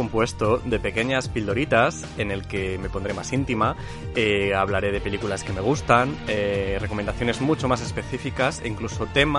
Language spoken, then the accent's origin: Spanish; Zamora, Castile and León, Spain; sigo en mi retiro espiritual en Zamora, en mi ciudad natal